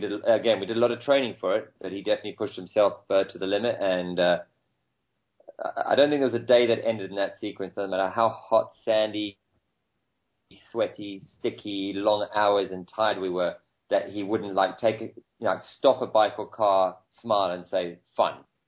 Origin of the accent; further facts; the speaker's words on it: South Africa; And growing up in South Africa, I wasn't in the right place either, ready for it, and didn't have the support.